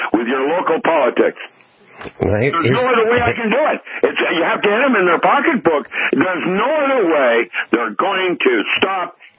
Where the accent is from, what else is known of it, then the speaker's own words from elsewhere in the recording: Seattle, Washington, United States; And I'm going to speak Tagalog to those people in Seattle because I grew up in Seattle.